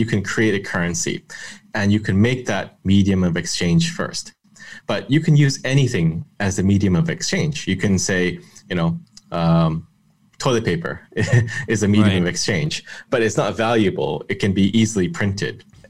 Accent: Canada; Even though I'm Canadian

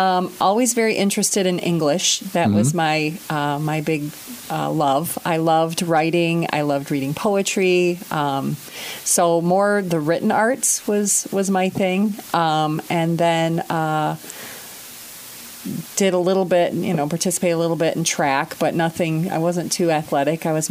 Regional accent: Fenton, Michigan, United States; I'm from the east side of the state of Michigan. Mm-hmm. I grew up in a town southwest of Flint called Fenton.

